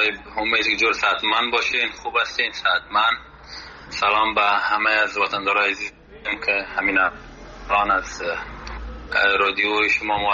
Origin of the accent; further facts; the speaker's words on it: Afghanistan; من به خودم به یک جوان افغان که از افغانستان آمدم